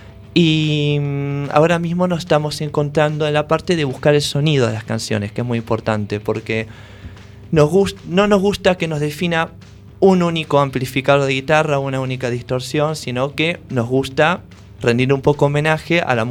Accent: Argentina; Y después salgo yo, que soy argentino, que me gusta el rock

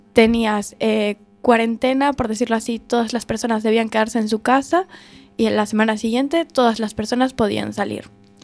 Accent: Venezuela; moved away as an adult; No, yo me fui de Venezuela cuando tenía 18.

